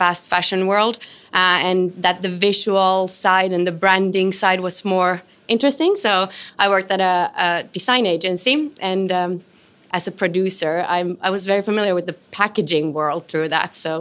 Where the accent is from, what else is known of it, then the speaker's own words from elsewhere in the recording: Helsinki, Uusimaa, Finland; first language Swedish; English is a second language; So yeah, I'm from Helsinki, Finland, and my dad is Swedish, so I speak both Swedish and Finnish at home.